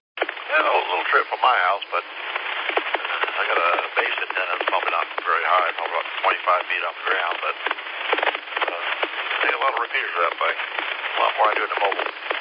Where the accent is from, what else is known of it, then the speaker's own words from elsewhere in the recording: Hendersonville, North Carolina, United States; I'm from Hendersonville, heading towards the Greer. My Monday and Tuesday commute.